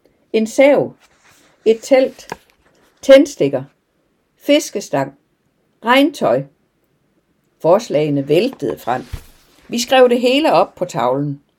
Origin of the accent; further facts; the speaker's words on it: Sweden; Næsten som jeg plejer at gøre hjemme i Sverige.